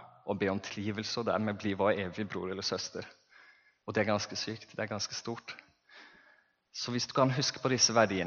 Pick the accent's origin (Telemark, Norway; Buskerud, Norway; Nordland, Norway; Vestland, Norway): Telemark, Norway; Herøya; der jeg vokste opp på Herøya